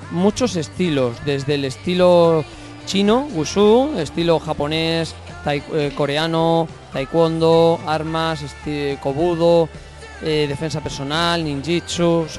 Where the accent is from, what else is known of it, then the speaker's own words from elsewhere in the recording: Badajoz, Extremadura, Spain; De Badajoz, de la ciudad de Badajoz.